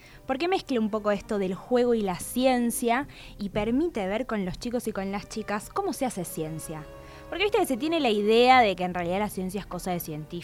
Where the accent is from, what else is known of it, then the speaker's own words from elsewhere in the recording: Argentina; nuestra identidad como argentinos y como argentinas.